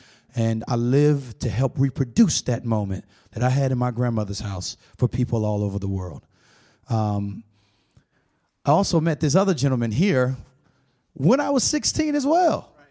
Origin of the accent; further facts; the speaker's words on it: Tampa, Florida, United States; I'm from Tampa, Florida.